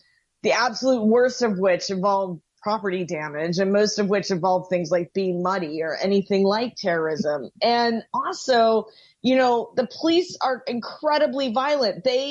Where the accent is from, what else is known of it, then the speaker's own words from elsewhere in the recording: Brooklyn, New York, United States; Well, I'm from Brooklyn, New York